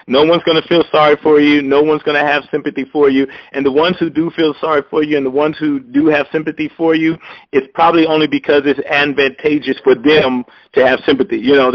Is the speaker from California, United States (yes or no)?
yes; Compton, California, United States; Growing up in Compton, that's what I had to do.